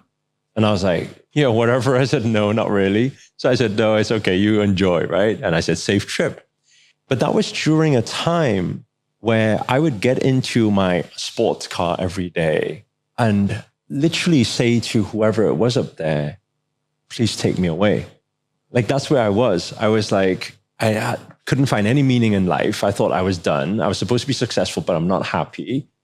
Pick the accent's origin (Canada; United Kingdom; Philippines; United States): United Kingdom; I grew up in the UK.